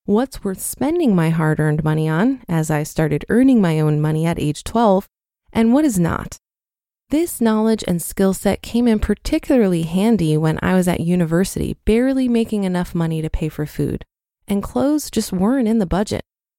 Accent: Poland; English is a second language; I grew up in Poland, a country near bankrupt because of the communism imposed by Russian occupation.

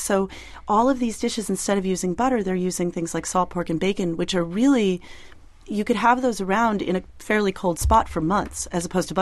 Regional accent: Northeast, United States; Well, I'm from the Northeast, so honestly, I was raised on this.

